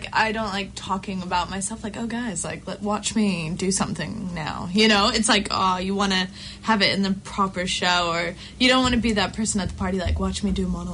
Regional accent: United States; I'm American. Does that count?

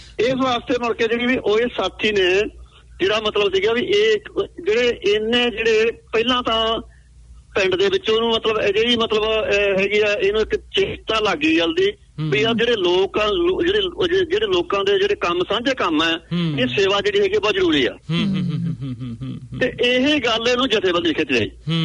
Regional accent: Punjab, India; ਅਸੀਂ ਮੋਗਾ ਤੋਂ ਤਕਰੀਬਨ 5 ਕਿਲੋਮੀਟਰ ਦੇ ਜਿਹੜਾ ਹੈਗਾ ਪਾਸੇ ਤੇ ਸਾਡਾ ਪਿੰਡ ਬਣਦਾ ਹੈਗਾ ਸਭ ਤੋਂ ਵੱਡਾ ਪਿੰਡ ਜਿਹੜਾ ਪੰਜਾਬ ਦੇ ਵਿੱਚ

